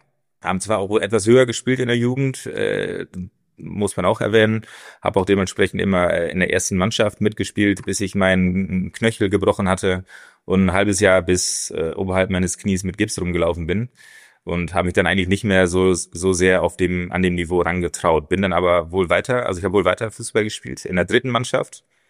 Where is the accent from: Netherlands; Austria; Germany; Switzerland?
Netherlands; Also ich habe circa 20 Jahre in Deutschland gewohnt. Wollte da auch mal wieder zurück zu meinen Roots. Wie läuft's denn in Holland eigentlich, ne? Also ich bin ja ein Niederländer.